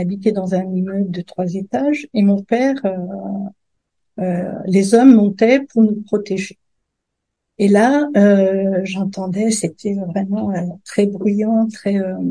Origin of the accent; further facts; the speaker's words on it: Algeria; Alors, ma vie a commencé en Algérie. Je suis née en Algérie et j'ai vécu la guerre d'Algérie.